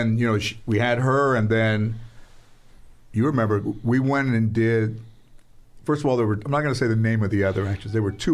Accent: United States; I'm Chicano, I'm not from Brazil.

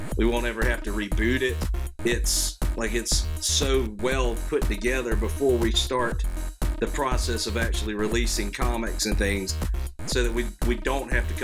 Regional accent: South Carolina, United States; We're both from South Carolina. So, like, we've played music all around this area

